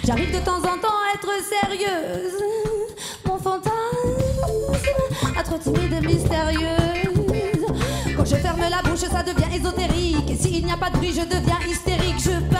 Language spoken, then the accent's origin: French; Angoulême, Nouvelle-Aquitaine, France; born there; now in Lyon, France; Donc, je suis née à Angoulême. Et puis après Angoulême, j'étais à Auxerre avec ma mère et mes sœurs.